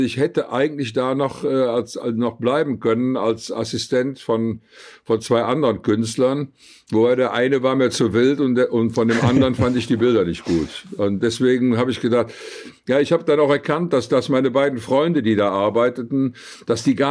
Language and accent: German; Cologne, North Rhine-Westphalia, Germany; eindeutig Köln, weil ich hier aufgewachsen bin nach dem Krieg. Also ich bin ja im sechsten Jahr nach dem Krieg geboren. Und da war Köln noch wirklich sehr, sehr zerbombt. Ich bin also in den Trümmern aufgewachsen.